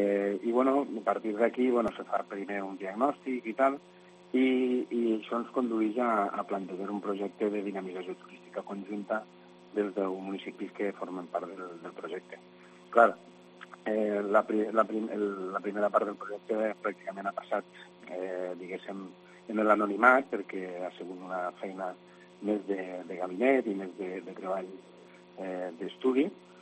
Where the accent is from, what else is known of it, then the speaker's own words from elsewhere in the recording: Valencian Community, Spain; som de la zona del Baix Maestrat, però la part interior, no?